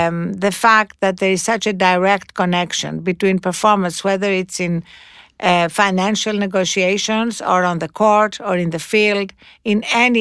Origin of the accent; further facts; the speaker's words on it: Greece; I come from one of these countries. They're terrible habits that are changing. But when I was growing up in Greece, people would go to dinner at 11 o'clock at night.